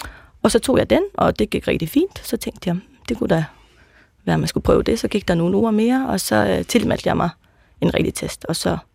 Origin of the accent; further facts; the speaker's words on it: Faroe Islands; now in Denmark; Jeg kommer fra Færøerne og flyttede til Danmark i 2010.